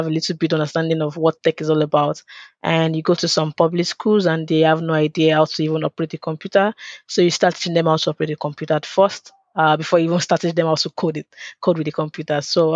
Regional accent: Anambra, Nigeria; I'm from Anambra State, so it was like giving back to my own community.

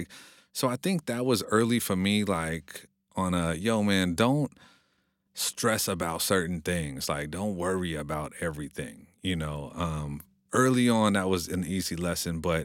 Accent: California, United States; Some people instantly know that I'm from California.

